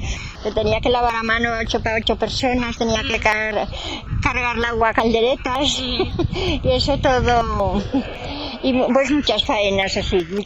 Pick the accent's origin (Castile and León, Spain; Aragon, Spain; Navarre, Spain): Aragon, Spain; Muro de Roda; born there; Eso, nací en Muro de Roda. Provincia Huesca.